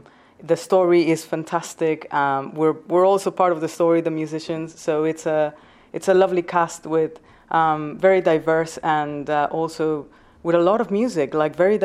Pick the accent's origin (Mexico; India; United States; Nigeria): Mexico; now in United Kingdom; I come from Mexico. I've been living in the UK for 13 years now.